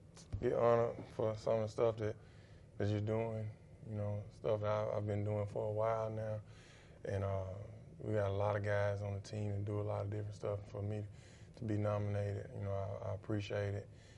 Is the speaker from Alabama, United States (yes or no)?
yes; Selma, Alabama, United States; I'm from Selma, Alabama. Anybody knows me knows that, and it's a small rural town. Everyone knows everyone